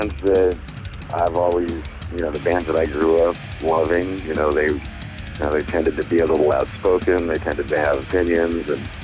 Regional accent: Bay Area, California, United States; So I grew up in the Bay Area. So, you know, I was a 15-year-old, 16-year-old kid

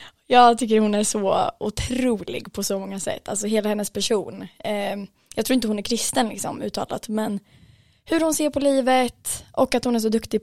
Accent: Örebro, Örebro County, Sweden; now in Stockholm, Sweden; Jag är 25. Jag kommer från Örebro och har bott i Stockholm i lite mer än 3 år.

